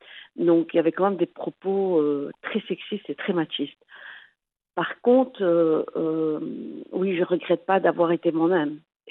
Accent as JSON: {"language": "French", "town": "Oujda", "region": "Oriental", "country": "Morocco"}